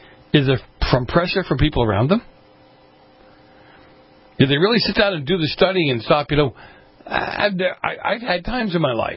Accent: Boston, Massachusetts, United States; I grew up on the East Coast, as some of you know, in Boston.

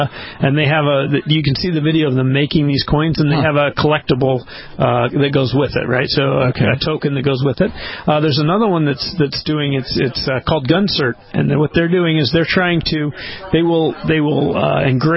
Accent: Utah, United States; Yeah, so I'm actually from Utah.

